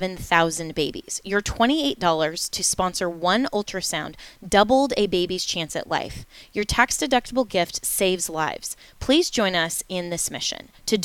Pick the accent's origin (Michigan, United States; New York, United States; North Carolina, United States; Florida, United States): Florida, United States; from the great state, my home state of Florida.